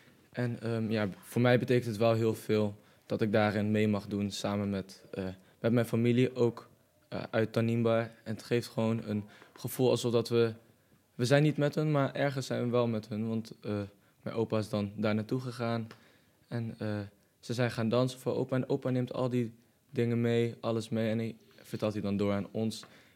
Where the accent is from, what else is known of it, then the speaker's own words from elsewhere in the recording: Cuijk, North Brabant, Netherlands; also born or lived in Boxmeer; Ik ben 15 jaar oud, geboren in Boksmeer en ik ben opgegroeid in Kuik. Ik ben de zoon van … de roots uit Tanimba. En … roots uit Dammar.